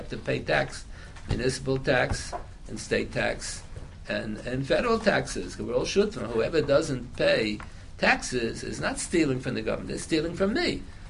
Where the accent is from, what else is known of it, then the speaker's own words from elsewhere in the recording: Pennsylvania, United States; born there; now in New York, United States; I moved to New York. I was born in Pennsylvania. I moved to New York. I didn't move to New York intending to become a shutv. I moved to New York because there was no yeshiva in Pennsylvania, so I had to come to New York.